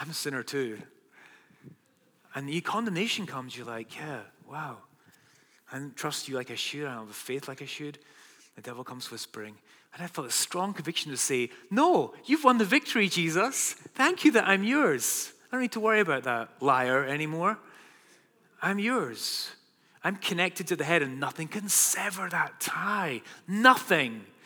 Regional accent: Northwest, United States; Starting with, I'm from the Northwest. Hug a tree today.

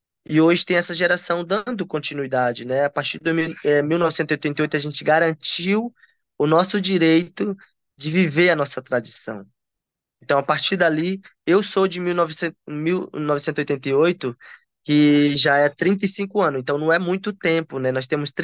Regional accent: Acre, Brazil; do povo Huni-Kun aqui do estado do Acre, e aonde nós somos espalhados em seis regiões do estado

